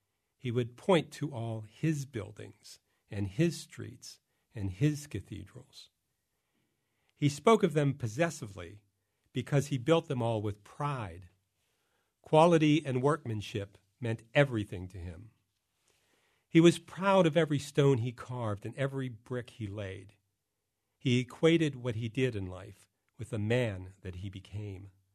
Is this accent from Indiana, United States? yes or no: no; Pittsburgh, Pennsylvania, United States; I grew up in Pittsburgh, where three rivers merge together.